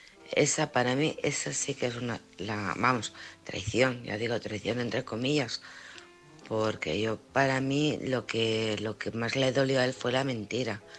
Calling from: Alcorcón, Community of Madrid, Spain; de Alcorcón.

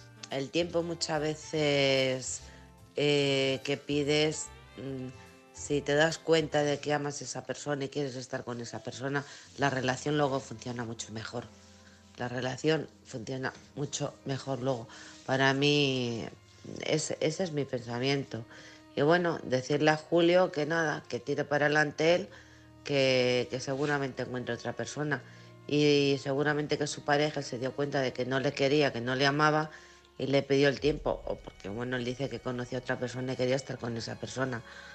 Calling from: Alcorcón, Community of Madrid, Spain; de Alcorcón.

